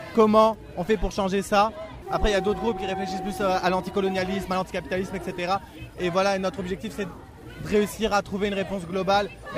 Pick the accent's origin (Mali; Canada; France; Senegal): France; Donc oui, on risque plus quand on est français.